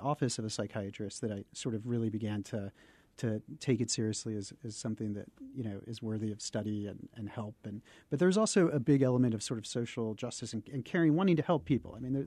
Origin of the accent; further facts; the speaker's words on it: Corpus Christi, Texas, United States; also born or lived in Austin; I grew up in Texas. I grew up in Corpus Christi, Texas, and a little bit of Austin, Texas.